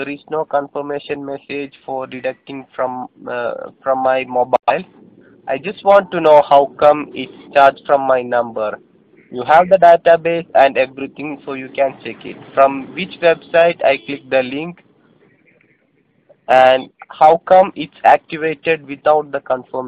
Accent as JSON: {"language": "English", "region": "Kerala", "country": "India", "second_language": "English", "said": "I'm from Kerala."}